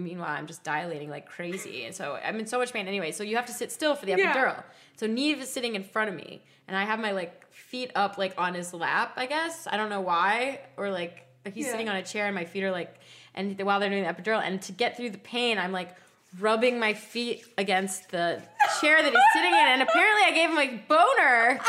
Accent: Michigan, United States; It's a Canadian show, actually, so maybe you wouldn't have. I grew up in Michigan.

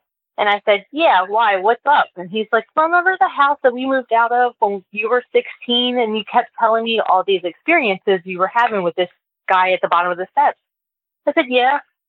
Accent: Baltimore, Maryland, United States; So I grew up in Baltimore in a row home.

